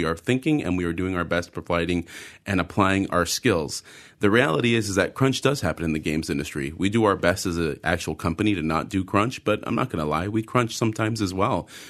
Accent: United States; And, you know, I'm from America where there is no retirement fund.

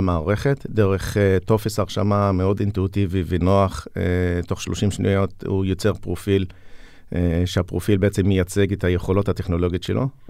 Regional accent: Julis, Northern District, Israel; מכפר ג'וליס, בן 44

